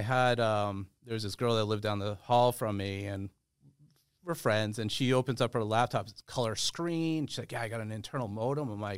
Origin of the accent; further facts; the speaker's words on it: New Hampshire, United States; I grew up, I'm a New Hampshire thoroughbred.